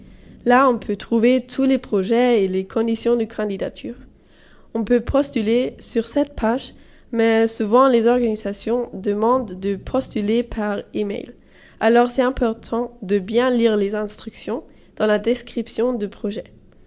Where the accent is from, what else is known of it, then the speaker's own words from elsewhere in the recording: Königsbrunn, Bavaria, Germany; French is a second language; moved away as an adult; now in Redon, France; j'ai 18 ans et je viens de Königsbrunn, une ville près de Munich en Allemagne.